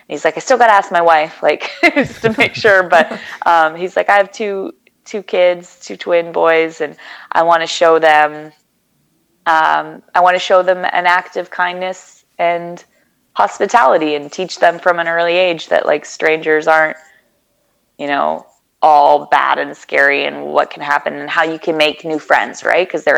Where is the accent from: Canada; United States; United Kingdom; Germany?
Canada; Victoria, British Columbia; I'm from Victoria, I ride a motorcycle, this is what I'm trying